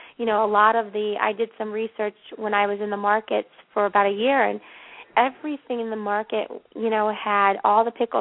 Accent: Canton, Ohio, United States; So I grew up in Canton, Ohio. I was born and raised.

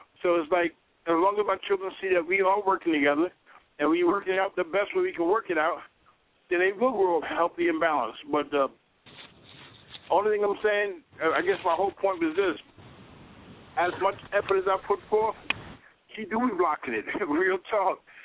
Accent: Brooklyn, New York, United States; I'm from Brooklyn for real. I was born and raised in Crown Heights. I had an option of going back to New York

